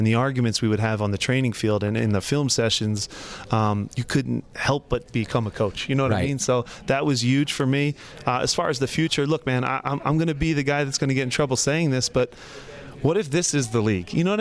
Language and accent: English; Philadelphia, Pennsylvania, United States; But I love Philadelphia. It's my hometown.